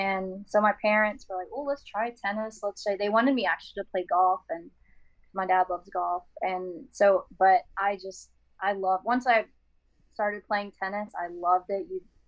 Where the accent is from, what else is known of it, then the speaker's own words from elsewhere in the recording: Oklahoma, United States; For me, I grew up in Oklahoma playing Missouri Valley, and I started playing at 8 years old